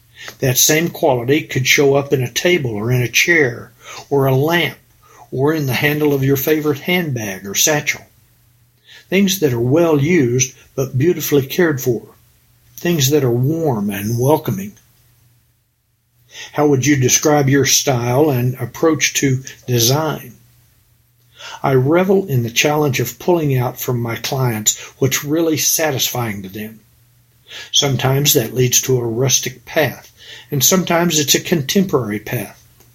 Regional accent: Tennessee, United States; I grew up in Tennessee, but my family would buy the highest quality they could afford and really take care of it.

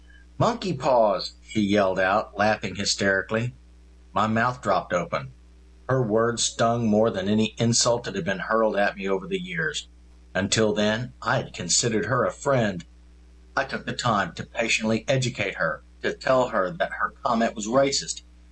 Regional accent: Seguin, Texas, United States; When I was growing up in Seguin

